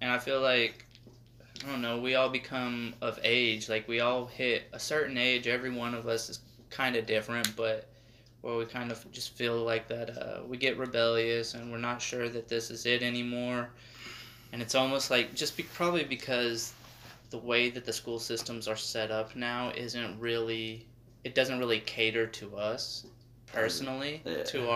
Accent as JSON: {"language": "English", "region": "Arizona", "country": "United States", "tie": "born or raised there", "said": "And I'm from Arizona."}